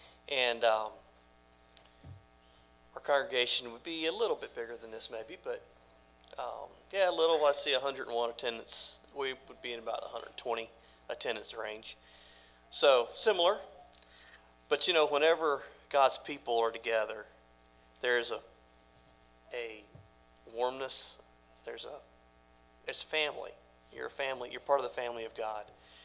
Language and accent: English; Mississippi, United States; born there; LaVon, my wife, was born in Pennsylvania, and I was born in Mississippi, and that's a whole other story how we ended up where we are